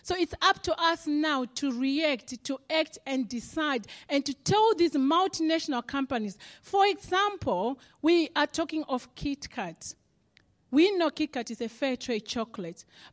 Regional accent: Zimbabwe; when I grew up in Zimbabwe, I've always used palm olive.

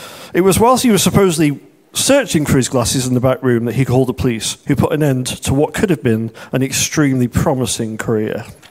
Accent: Manchester, North West England, United Kingdom; when I was growing up in Manchester. There was a lot of crime in Manchester.

